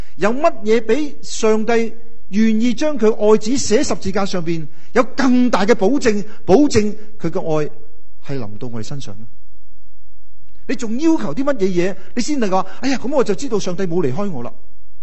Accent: Guangdong, China; accent: Cantonese; 这个翻译呢即是我们广东话讲的好人啊。

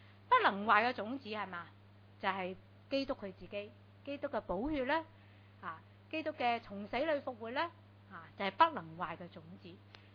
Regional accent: Hong Kong; 我想到我哋香港人咧，都好多嘅失望，好多嘅无奈

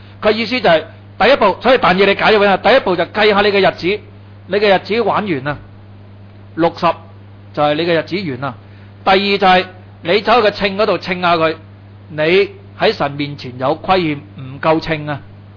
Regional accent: China; 以前的錢跟重量有關係，我們中國人都是，你記得銀兩，那個銀兩跟重量有關係。

